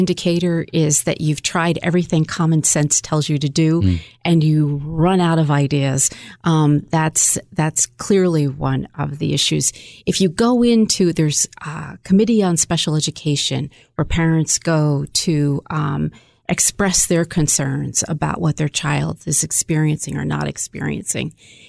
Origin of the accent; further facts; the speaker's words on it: Port Ewen, New York, United States; I am from the Hudson Valley, Port Ewing girl, over Ulster County.